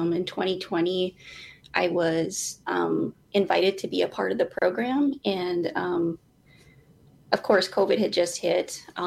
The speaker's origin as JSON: {"language": "English", "town": "Red Lake", "region": "Minnesota", "country": "United States", "said": "I'm from Red Lake."}